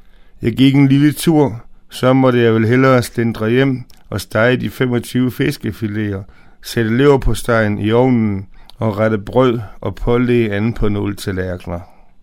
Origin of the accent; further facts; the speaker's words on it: Fredericia, Region of Southern Denmark, Denmark; born there; Den lå i min fødeby, Fredericia.